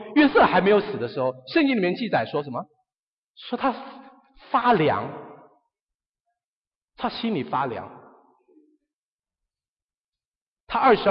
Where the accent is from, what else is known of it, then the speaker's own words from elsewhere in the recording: China; 我们中国人讲说西出阳关无故人，是不是？就好像说我如果过了那里就不是中国了